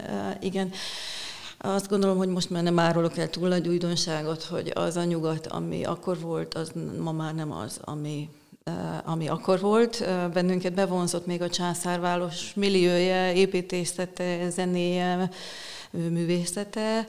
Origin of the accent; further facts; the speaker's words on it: Szeged, Csongrád-Csanád, Hungary; born there; now in Székesfehérvár, Hungary; én egyébként szegedi születésű vagyok